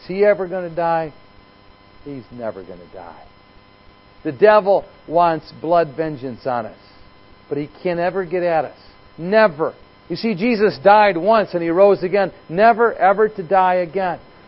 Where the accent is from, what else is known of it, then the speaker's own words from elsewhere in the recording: Rockford, Illinois, United States; I'm from Rockford, Illinois.